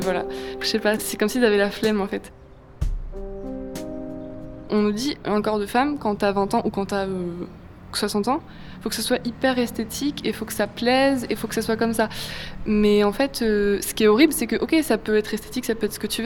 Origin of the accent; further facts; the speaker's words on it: Normandy, France; j'ai 20 ans. À la base, je viens de Normandie. J'ai étudié 2 ans à Caen